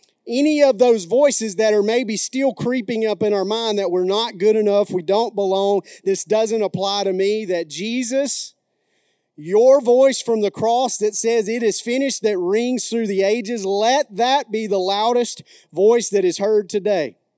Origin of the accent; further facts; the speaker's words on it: McCalla, Alabama, United States; Sorry, I'm from McCalla, Alabama. You can take him out of McCalla, but obviously can't take the McCalla wrestling out of the boy.